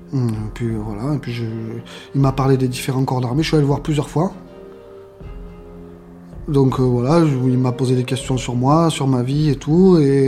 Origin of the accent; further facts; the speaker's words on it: Occitanie, France; j'ai grandi dans les Cévennes, dans la montagne. Je savais marcher avec du poids déjà depuis tout petit.